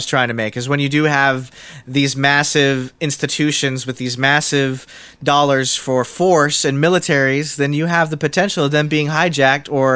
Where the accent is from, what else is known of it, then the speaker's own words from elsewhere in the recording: United States; we say we're American, we grew up here in America's freedom